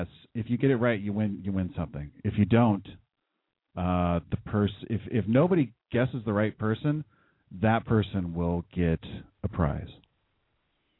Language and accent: English; California, United States; I grew up in the South Bay. And I've lived in all...